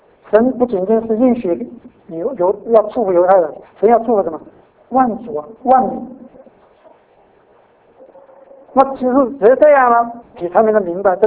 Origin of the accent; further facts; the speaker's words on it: China; 其实有时候就是我们是中国人